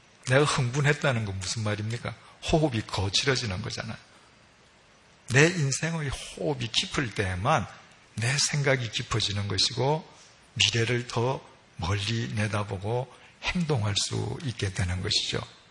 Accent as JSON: {"language": "Korean", "region": "Busan", "country": "South Korea", "said": "저는 부산 출신이거든요. 그래서 여름 방학만 되면 늘 뭐 저 송도니 광안리니 해운대 가서 살지 않습니까?"}